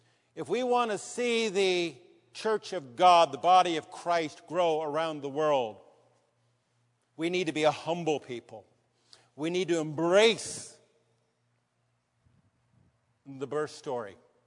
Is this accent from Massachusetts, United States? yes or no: no; San Diego, California, United States; When I was a little boy growing up in San Diego, I'd go to the reptile house.